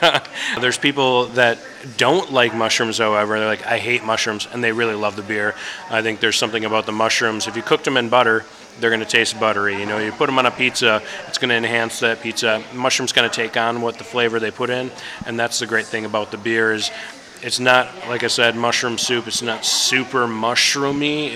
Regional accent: Green Bay, Wisconsin, United States; Like, you know, we're from Green Bay. We root for the Packers, right?

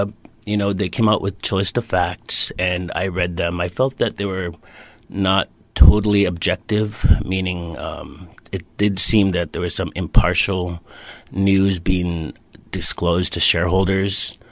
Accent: Mountain Village, Alaska, United States; I'm from Mountain Village.

